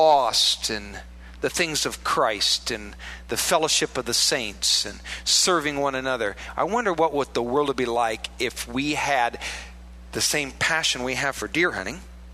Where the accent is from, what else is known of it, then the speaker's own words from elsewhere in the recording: Iowa, United States; I come from a holiness background, which is like, you know, like deep Baptist. I'm from Iowa.